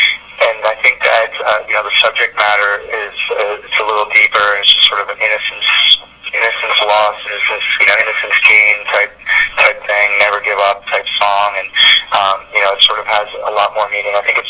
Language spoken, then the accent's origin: English; Vancouver, British Columbia, Canada; Yeah, I'm a Canuck. I'm from Vancouver.